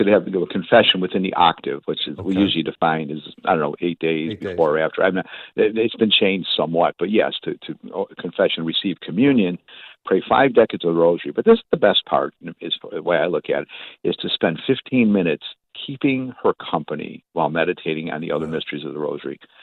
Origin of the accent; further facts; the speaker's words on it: Chicago, Illinois, United States; we're from Chicago, of course, and we have property in the Ukrainian village neighborhood.